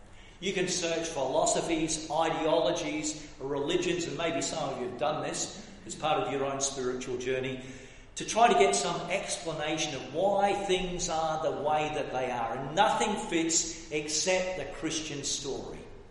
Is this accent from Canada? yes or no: no; South East England, United Kingdom; also born or lived in Scotland; when I was a child, I grew up in Kent in England, even though I was born north of the border.